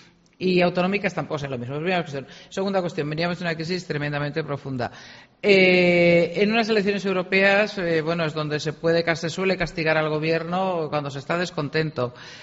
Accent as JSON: {"language": "Spanish", "region": "Aragon", "country": "Spain", "said": "como ciudadana aragonesa, me negaré siempre"}